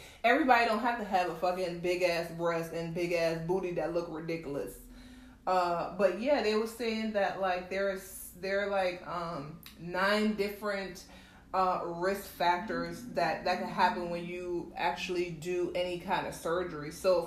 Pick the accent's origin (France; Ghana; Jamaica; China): Jamaica; As you know, I'm Jamaican. Like, certain words I couldn't pronounce, guys, so like, bear with me.